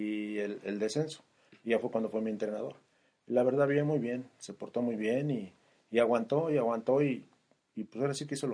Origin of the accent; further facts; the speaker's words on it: Mexico City, Mexico; Yo soy de la Ciudad de México.